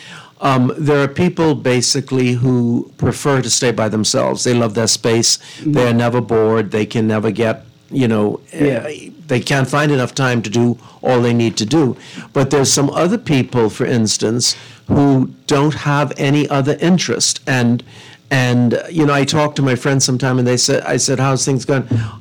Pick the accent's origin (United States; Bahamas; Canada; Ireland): Bahamas; Eleuthera; I grew up in Eleuthera, which is a little a small community in the Current